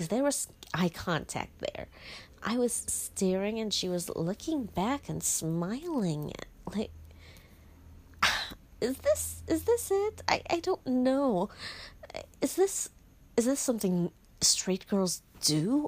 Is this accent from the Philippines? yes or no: yes; Philippines; English is a second language; I'm from the Philippines. I am a queer Catholic and an absolutely useless lesbian. I'm also unemployed and a millennial